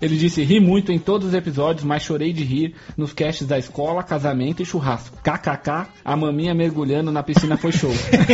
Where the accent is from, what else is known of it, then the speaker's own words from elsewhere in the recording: Criciúma, Santa Catarina, Brazil; já sabemos. Tenho 26 anos, sou de Criciúma, Santa Catarina.